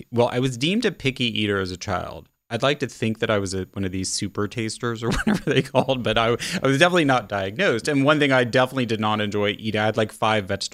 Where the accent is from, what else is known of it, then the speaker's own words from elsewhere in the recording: Midwest, United States; I was raised in the Midwest, the 1970s.